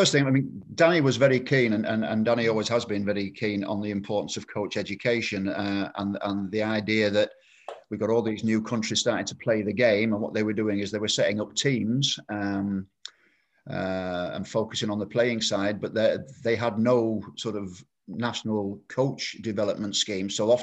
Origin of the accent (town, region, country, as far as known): Yorkshire and the Humber, United Kingdom; born or raised there; also born or lived in Herefordshire